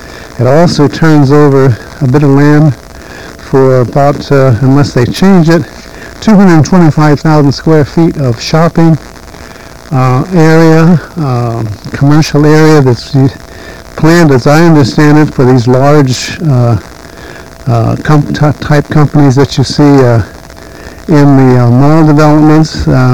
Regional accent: Oakland, California, United States; I grew up in Oakland, and I know what a really pleasant downtown area we have

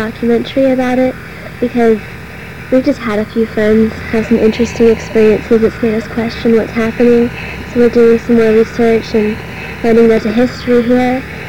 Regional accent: San Fernando Valley, California, United States; I grew up in San Fernando Valley, so my father works

